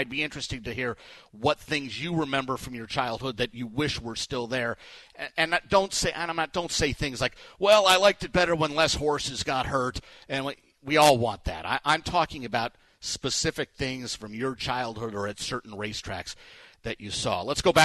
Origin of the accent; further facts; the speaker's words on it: Los Angeles, California, United States; Yeah, I'm originally from Los Angeles, lifelong Dodger fan.